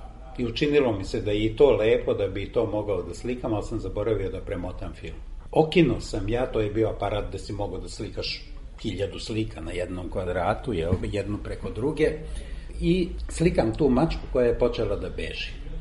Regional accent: Vojvodina, Serbia; first language hu; Serbian is a second language; u petom razredu još nisam govorio srpski jezik. 4 godine sam išao u školu na mađarskom jeziku, a rođen sam na Salašu. Bez struje, uz petrolejsku lampu sam učio, zemljani pod bio. I da bi učio dalje na mađarskom školu, trebalo je ići u Kikindu

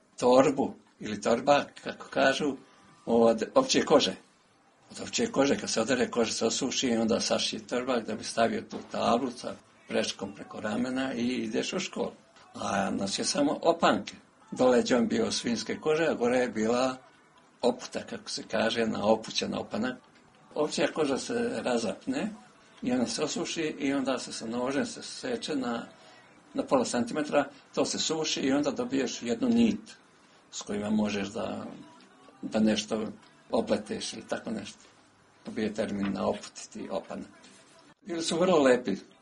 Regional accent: Berkovići, Republika Srpska, Bosnia & Herzegovina; I svi smo mi u gimnaziji bili deca sa sela. Znači ja sam došao iz Berkovića

